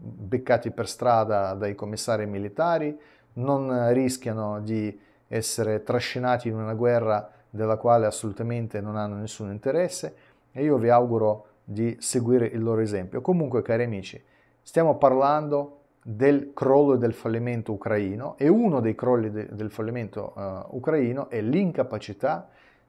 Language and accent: Italian; Russia; Italian is a second language; perché io sono russo